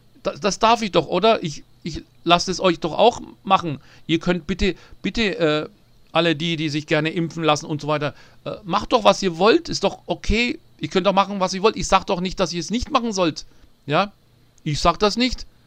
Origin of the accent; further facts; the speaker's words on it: Nuremberg, Bavaria, Germany; accent: Franconian; Ja, ich habe einen fränkischen Akzent, wie ihr hört. Ich bin in Nürnberg groß geworden